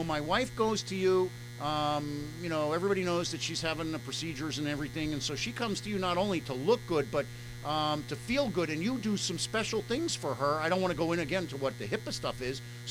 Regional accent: Florida, United States; Now, I grew up in South Florida.

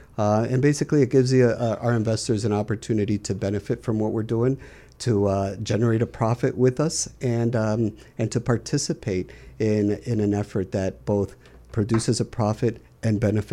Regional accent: New York, United States; born there; My background is Dominican. I was born in New York. My family is from Dominican Republic.

